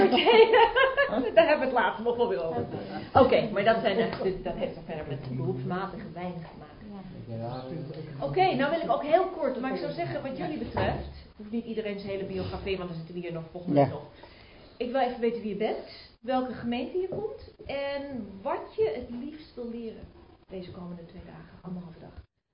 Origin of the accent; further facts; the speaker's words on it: Netherlands; moved away; Ja, want ik ben al inmiddels 26 jaar weg uit Nederland.